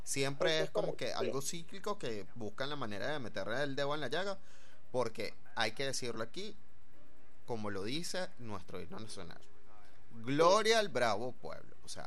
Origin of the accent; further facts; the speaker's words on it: Venezuela; nuestros símbolos como venezolanos es importante, porque es parte de nuestra identidad, no solamente como venezolanos